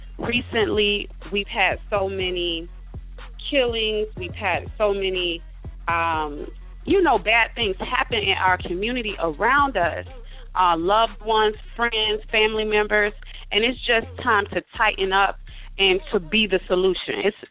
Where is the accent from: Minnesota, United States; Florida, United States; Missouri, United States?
Florida, United States; Goulds; Yes, I'm from Ghouls. And if you don't know it, just Google Ghouls, Florida, and find out a little bit about this awesome, awesome town